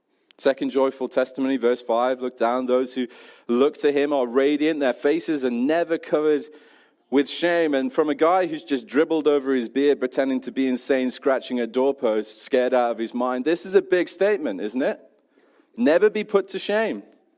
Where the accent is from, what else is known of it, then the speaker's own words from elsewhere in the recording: United Kingdom; I think that we are naturally good as Brits, something that's built into us as British people, of saying when things are hard.